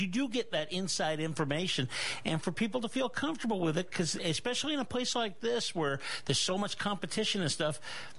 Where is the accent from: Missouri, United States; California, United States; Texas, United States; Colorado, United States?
California, United States; I remember growing up in the Bay Area with Herb Cain.